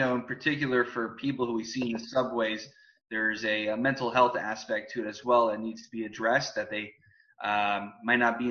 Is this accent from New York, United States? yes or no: yes; New York, United States; I'm from New York, so I used to take the subway.